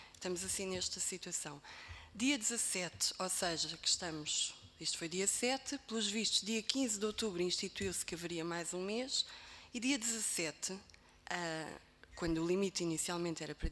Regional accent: Faro, Portugal; also born or lived in China; Originalmente eu não sou de Portimão, sou de Faro, embora tenha a minha morada registada lá, porque tenho lá uma casa, que era da minha avó, na verdade. E eu vivia na China

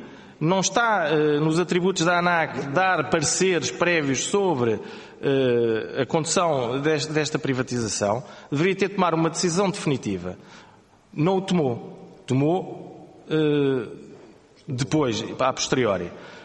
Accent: Portugal; nós somos portugueses

